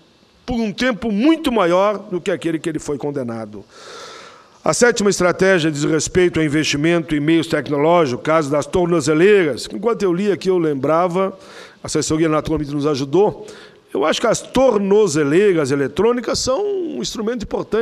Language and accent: Portuguese; Canoas, Rio Grande do Sul, Brazil; lá na minha cidade, em Canoas